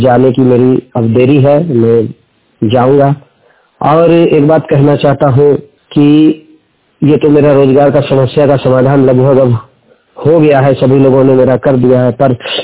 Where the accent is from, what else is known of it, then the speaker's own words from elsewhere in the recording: Basia, Jharkhand, India; मैं बसिया अनुमंडल जिला गुमला झारखंड का रहने वाला हूं।